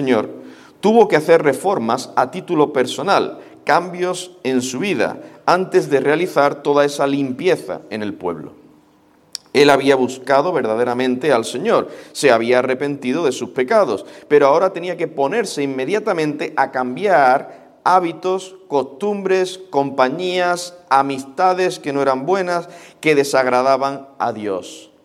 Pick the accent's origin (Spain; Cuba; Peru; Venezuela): Spain; Andalusia; accent: Andalusian; Aún con mi acento andaluz me entiendes, ¿verdad?